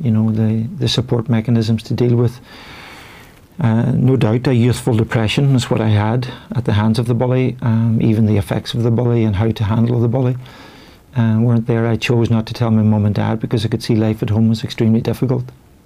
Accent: Ulster, Ireland; for me, as a mountaineer, a purist mountaineer growing up in Donegal here in Ireland

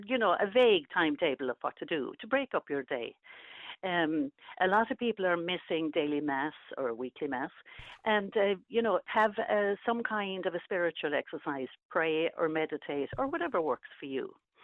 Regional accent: Munster, Ireland; I'm from County Clare. In fact, I'm from Michael D territory.

